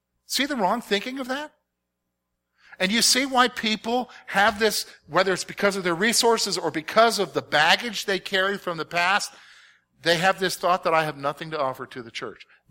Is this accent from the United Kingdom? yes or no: no; the South, United States; She went to a church over near Spicksburg, PA, and I came from the South, and first Sunday, I'm wearing a suit.